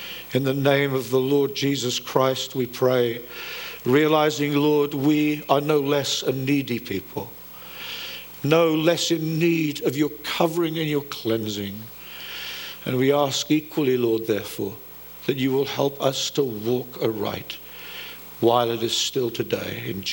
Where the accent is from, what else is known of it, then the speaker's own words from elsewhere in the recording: United States; It's been an awful rinse cycle to be in as an American, viewing what is going on in the public square